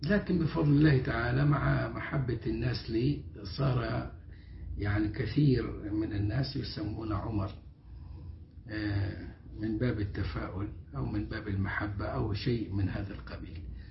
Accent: Egypt; على طريقتنا كمصريين،

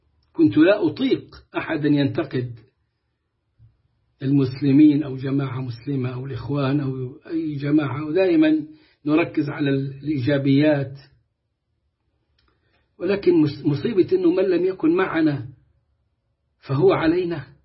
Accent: Egypt; وعلى طريقتنا كمصريين بنقول اللي يعيش يشوف

